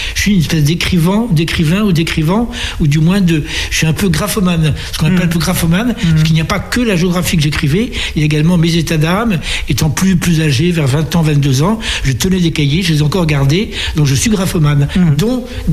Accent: Nouvelle-Aquitaine, France; born there; now in Paris, France; je suis né en Charente-Maritime, je suis très fier, comme ça j'habite Paris, mais je suis né quand même en région, comme on dit maintenant. Alors je n'ai pas vécu, mais je ne me revendique pas vraiment de cette région

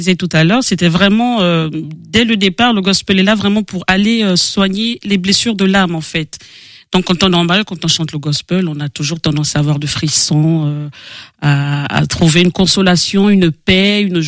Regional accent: Gabon; je viens du Gabon. Je viens du Gabon, c'est l'Afrique centrale.

